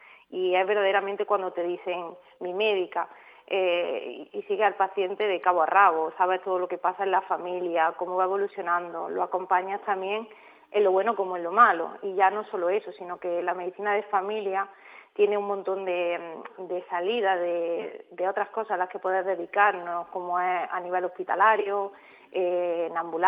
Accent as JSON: {"language": "Spanish", "town": "Montemayor", "region": "Andalusia", "country": "Spain", "said": "como soy de aquí, de Montemayor, quería venirme ya para mi tierra."}